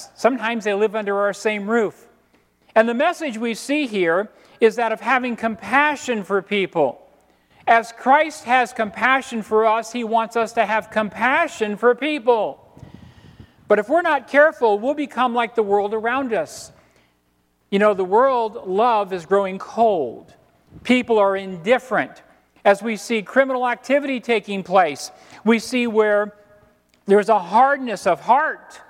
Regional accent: Florida, United States; I grew up in Florida.

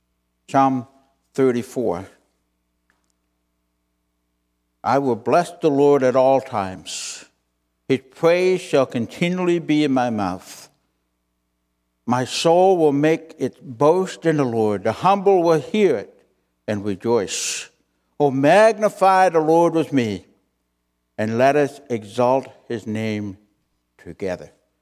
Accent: Canada; And but we had every intention of going back to Canada.

